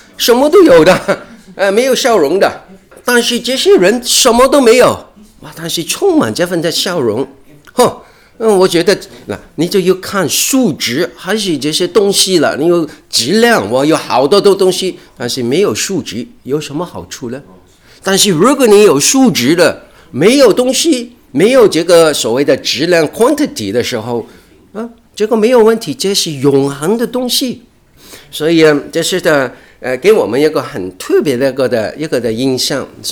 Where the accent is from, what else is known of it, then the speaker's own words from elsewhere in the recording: China; 因为他看到我们是中国人